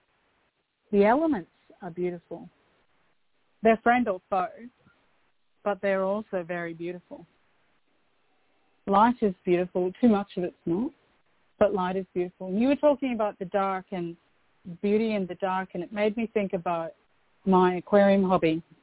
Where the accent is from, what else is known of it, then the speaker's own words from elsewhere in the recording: Scotland, United Kingdom; being Scottish, we always grew up with soccer, football.